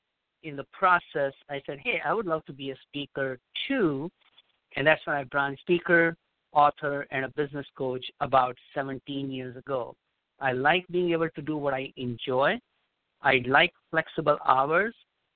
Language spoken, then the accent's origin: English; India; born there; Anyway, so I was born in India, and my background is interesting.